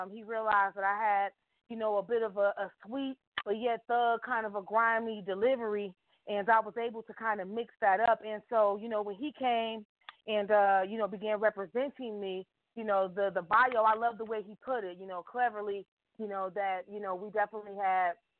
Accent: Chicago, Illinois, United States; I'm definitely from the southwest side of the city of Chicago.

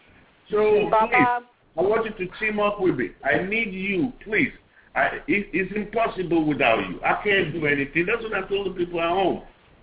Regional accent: Nigeria; now in United States; I've spent more of my years in life in the United States than I've spent in Nigeria. Just even to talk of my hometown.

